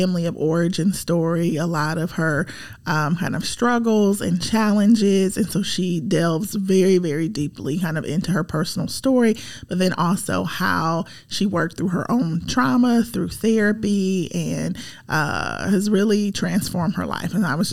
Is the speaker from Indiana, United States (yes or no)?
yes; Indiana, United States; So I'm from Central Indiana, right outside of Indianapolis. So Midwestern girl, born and raised.